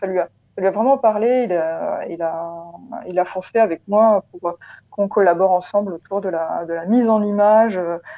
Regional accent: Paris, Île-de-France, France; moi j'ai grandi à Paris, vraiment dans la verticalité des immeubles

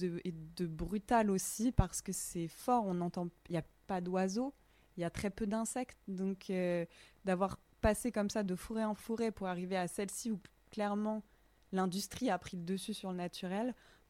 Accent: Bourgogne-Franche-Comté, France; de mon enfance en Bourgogne

